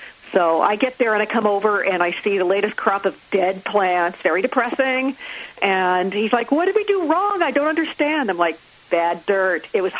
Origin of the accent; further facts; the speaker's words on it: Santa Barbara, California, United States; Actually, I grew up near you. I grew up in Santa Barbara.